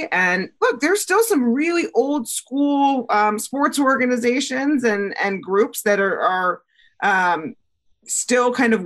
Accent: Atlanta, Georgia, United States; my hometown is originally Atlanta. So I'm going to an Atlanta Falcons game.

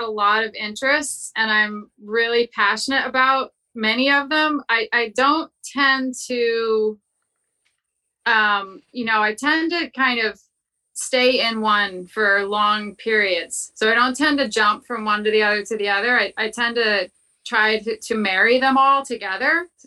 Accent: New Jersey, United States; also born or lived in Plymouth Meeting; I grew up in New Jersey. I was born in New Jersey and I grew up in central New Jersey.

